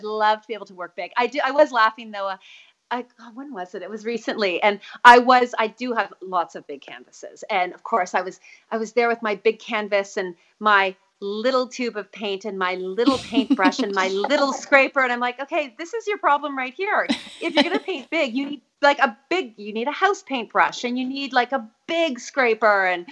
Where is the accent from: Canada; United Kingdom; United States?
Canada; Toronto, Ontario; now in Whistler, Canada; I grew up in Toronto, and then I moved to Whistler after university. I was 22. So I've been here for 30 years now.